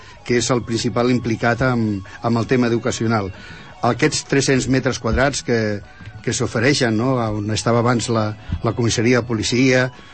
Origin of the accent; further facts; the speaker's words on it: Galicia, Spain; born there; now in El Prat de Llobregat, Spain; encara que he nascut a Galícia, 50 anys al Prat, mig segle